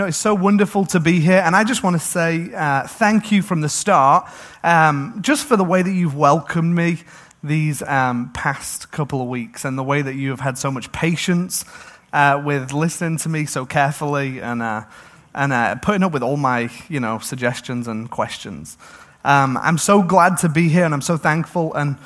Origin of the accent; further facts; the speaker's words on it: Manchester, North West England, United Kingdom; As you know, I'm from England. I grew up in Manchester.